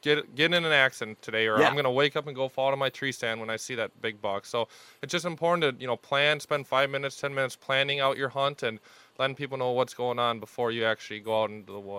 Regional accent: Minnesota, United States; now in Manitowoc, United States; I'm originally from Minnesota. Grew up south of the Twin Cities. And then went through training and was on the other side of the state. And then I took a job out here in Manitowoc.

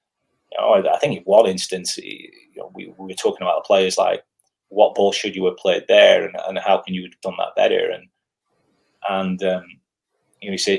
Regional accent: Preston, North West England, United Kingdom; I'm from Preston

